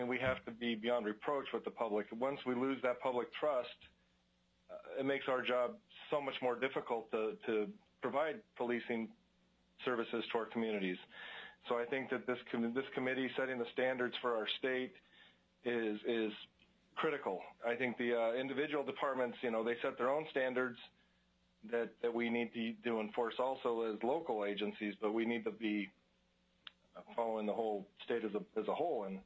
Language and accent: English; Alaska, United States; I was born and raised in Alaska. I attended high school in here in Ketchikan and later in Kodiak, and attended college in Fairbanks and later graduated out of Anchorage.